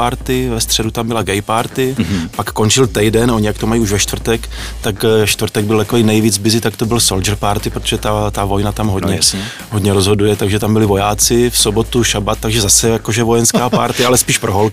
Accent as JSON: {"language": "Czech", "town": "Kroměříž", "region": "Zlín Region", "country": "Czechia", "tie": "born there", "said": "Byla to vlastně tam v tom mém rodišti v Kroměříži"}